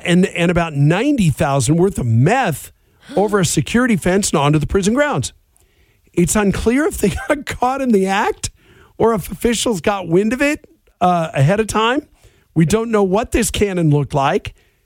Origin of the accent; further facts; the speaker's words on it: Washington, United States; And this is a problem for people in my home state of Washington.